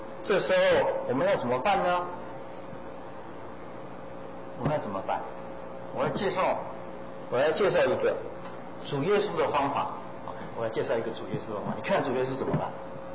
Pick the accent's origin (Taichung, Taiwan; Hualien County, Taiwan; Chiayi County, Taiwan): Chiayi County, Taiwan; Chiayi; 我是嘉义人，台湾的嘉义人，假使有人跟我说嘉义人都出什么好料，我很气啊，我会反击他的